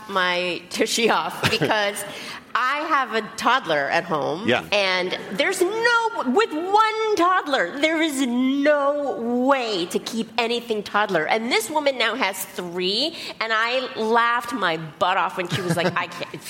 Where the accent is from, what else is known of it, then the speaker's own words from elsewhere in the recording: United States; I'm proud to say, Adam, that as an American, I have the same question.